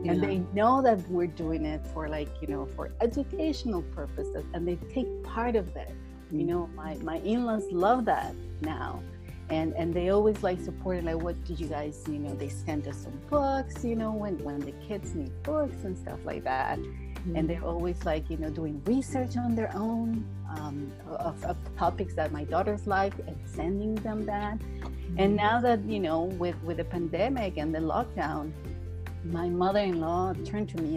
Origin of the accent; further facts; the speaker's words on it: Mexico City, Mexico; I was born and raised in Mexico City.